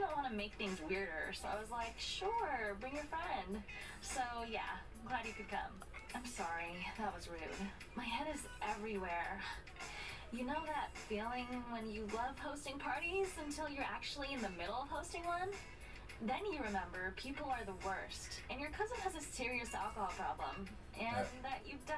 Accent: Nevada, United States; Where Ashley and I grew up back in Nevada

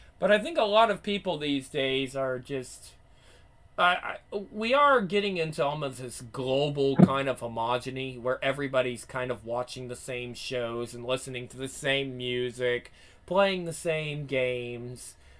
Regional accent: United States; I am American, so I can't quite hit it as well as Phil can.

